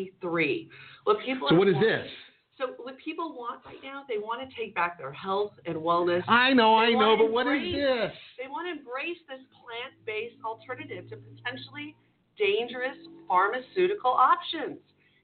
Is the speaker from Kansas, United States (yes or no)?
no; California, United States; My hometown, Orange County, that we get women what they need this holiday season.